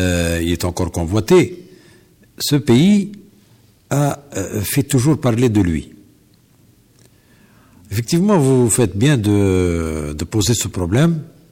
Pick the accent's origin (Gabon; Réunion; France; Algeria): Algeria; Si on vient de l'Est pour aller vers l'Ouest, nous sommes obligés de traverser l'Algérie. Si on veut aller au cœur de l'Afrique, en ayant une trajectoire ou un trajet nord-sud, nous sommes obligés de passer par l'Algérie.